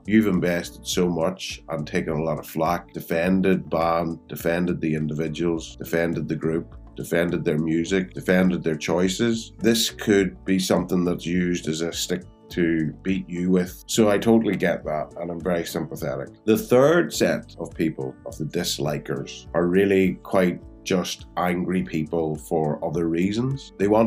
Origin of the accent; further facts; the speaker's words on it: Ireland; And as an Irishman, I think that's very much part of our culture.